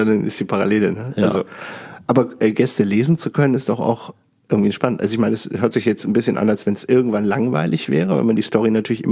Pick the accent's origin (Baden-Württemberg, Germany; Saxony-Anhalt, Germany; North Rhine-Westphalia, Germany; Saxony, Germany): North Rhine-Westphalia, Germany; Düsseldorf; wo ich herkomme, Düsseldorf.